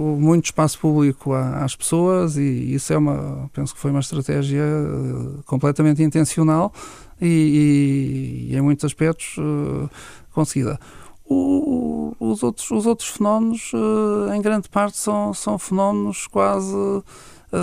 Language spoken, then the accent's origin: Portuguese; Lisbon, Portugal; Eu sou suspeito, sou lisboeta.